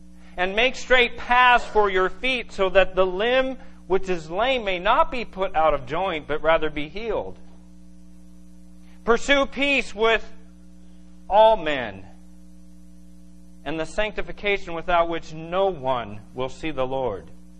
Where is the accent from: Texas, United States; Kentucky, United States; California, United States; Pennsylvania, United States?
California, United States; and I'm from Southern California, and a house on cinder block in an earthquake scares me